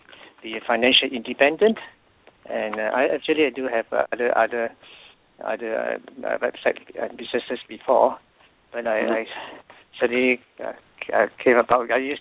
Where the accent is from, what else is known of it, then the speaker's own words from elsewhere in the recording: Malaysia; now in Australia; I'm originally from Malaysia. And now I'm living in Australia. I came to Australia in 1990, but went back to Malaysia to work from 1997 to 2000